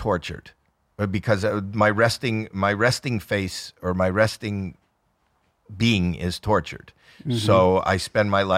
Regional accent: Canada; And I'm Canadian.

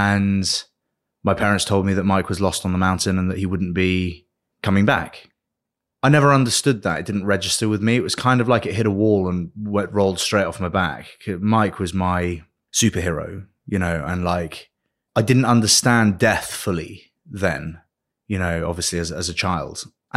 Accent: France; I didn't grow up in the Eden Rock like it, you know, is today. But it was a really exciting life for a kid and it was really interesting, right? I was on the beach and just having fun with my little French friends

